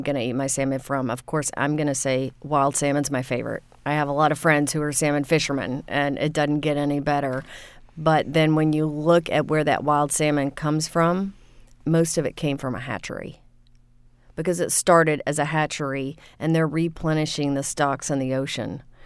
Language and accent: English; Gulf Coast, United States; I'm an oyster kind of a girl. I come from the Gulf.